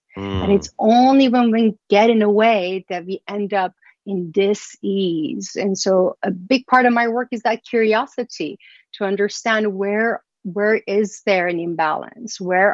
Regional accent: Iran; I was born and raised in Iran. And when I was growing up, there was war and there was rocket bombs.

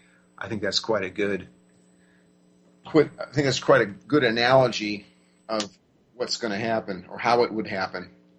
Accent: United States; I know it's quite remarkable that I'm an American who actually knows world geography and world history.

